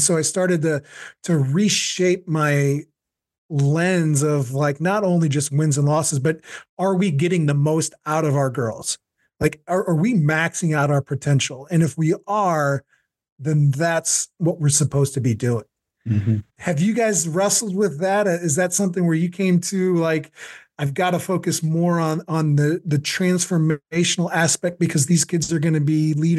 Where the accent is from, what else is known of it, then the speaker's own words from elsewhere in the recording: Missouri, United States; You know, we're all Midwest guys. I'm from the St. Louis area.